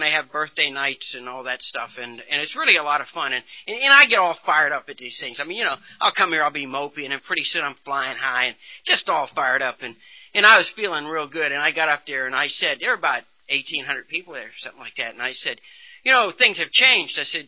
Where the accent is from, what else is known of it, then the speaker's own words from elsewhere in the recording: Martins Ferry, Ohio, United States; born there; now in North Carolina, United States; I was born in a small town in Ohio. You can tell that I'm probably not from North Carolina.